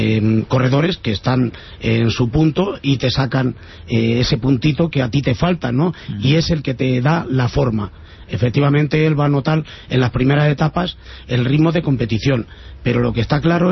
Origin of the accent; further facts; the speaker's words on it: Spain; lo que somos deportistas, no, y somos españoles, claro.